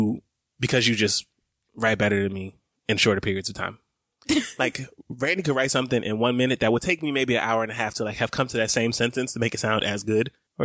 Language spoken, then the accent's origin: English; Atlanta, Georgia, United States; accent: Atlanta; And don't judge my Atlanta accent.